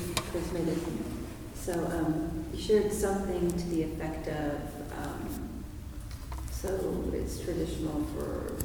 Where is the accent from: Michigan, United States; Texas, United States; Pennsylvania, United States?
Texas, United States; as an American who loves my country, as a Texan